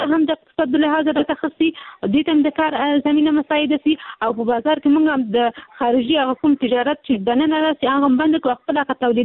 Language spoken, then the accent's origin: Pashto; Peshawar, Khyber Pakhtunkhwa, Pakistan; زما پیدایش په پېښور کې شوې ده زه په پېښور کې لوی شوې